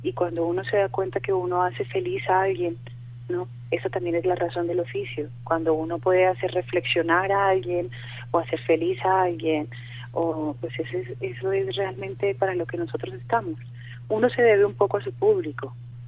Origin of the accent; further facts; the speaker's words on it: Cali, Valle del Cauca, Colombia; reconocer un poco mi adolescencia, que fue en Cali